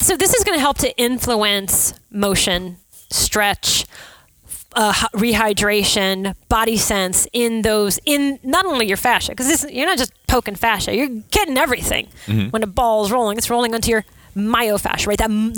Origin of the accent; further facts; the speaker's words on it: New Orleans, Louisiana, United States; I just want you to know I'm originally from New Orleans, so this is my Mardi Gras moment.